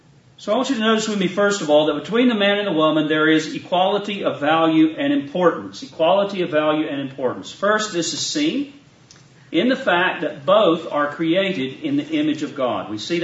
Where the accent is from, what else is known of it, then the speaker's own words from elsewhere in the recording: the South, United States; accent: southern; so you won't be too distracted by my southern accent saying naked.